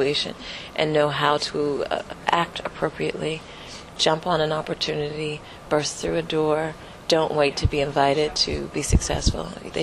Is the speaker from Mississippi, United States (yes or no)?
no; Youngstown, Ohio, United States; I'm from Youngstown.